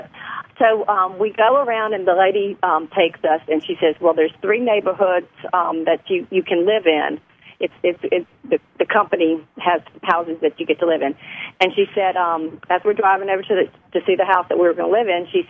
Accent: North Carolina, United States; and here I grew up in North Carolina.

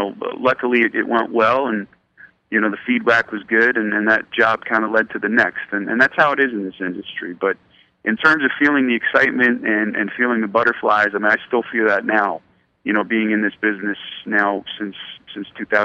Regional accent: New York, United States; you know, growing up in New York, I mean, Marv was the guy.

